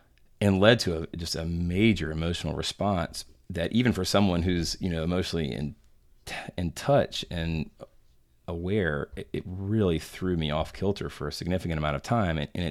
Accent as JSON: {"language": "English", "region": "North Carolina", "country": "United States", "said": "So I'm from North Carolina."}